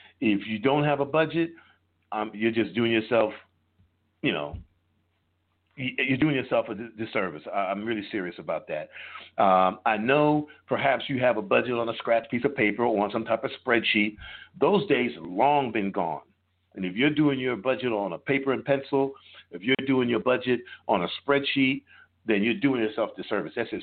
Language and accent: English; New York, United States; I'm a pizza snob because I'm from New York, and there's no better pizza than that comes from New York City.